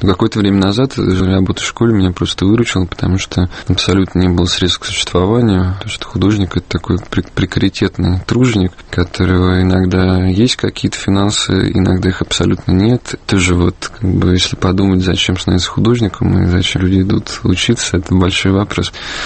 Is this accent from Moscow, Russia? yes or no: no; Voronezh, Voronezh Oblast, Russia; born there; Я родился в Воронеже, имею отношение к региональному искусству.